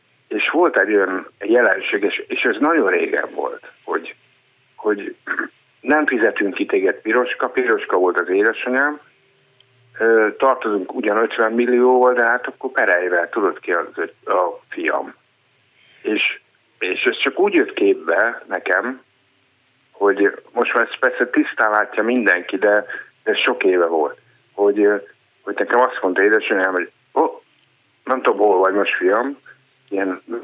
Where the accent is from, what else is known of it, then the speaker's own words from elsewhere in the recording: Székesfehérvár, Fejér, Hungary; born there; moved away; hogy én régen elmentem ebből az országba, ami nekem a szülő az ám, mert a Székesfehérváron születtem